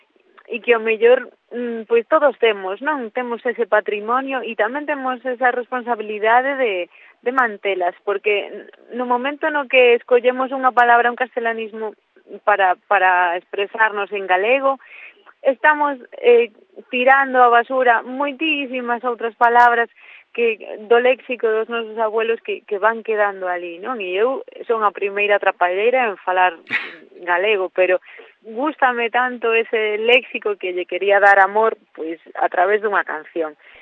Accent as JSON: {"language": "Galician", "town": "Perillo", "region": "Galicia", "country": "Spain", "said": "na miña aldea, en Perillo, vaya, se escoite no primeiro sitio"}